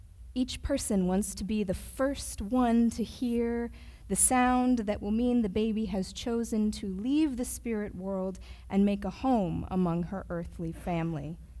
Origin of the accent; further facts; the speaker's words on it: Arizona, United States; I am from Arizona, born and raised, and like every other U.S. state, Arizona is land that was taken from indigenous people.